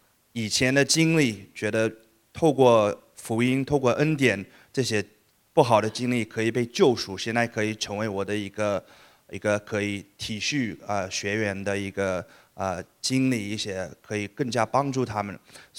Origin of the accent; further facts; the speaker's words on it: United States; 我是在美国出生生长的，我父母是来自大陆